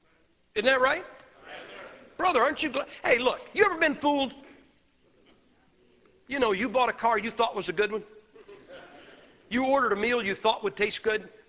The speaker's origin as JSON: {"language": "English", "town": "Massillon", "region": "Ohio", "country": "United States", "said": "I'm from Massillon, Ohio. That's where pro football got its start."}